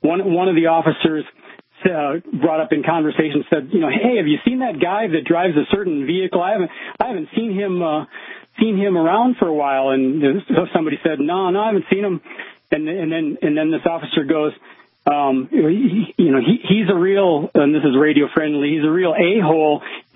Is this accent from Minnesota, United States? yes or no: yes; Minnesota, United States; I grew up in Minnesota and there are jerks everywhere, including there.